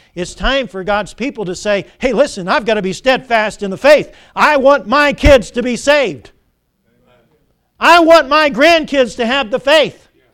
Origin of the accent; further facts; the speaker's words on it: Irmo, South Carolina, United States; When I meet people in other places and they say, where are you from? I say Irmo, South Carolina. They look at me cross-eyed.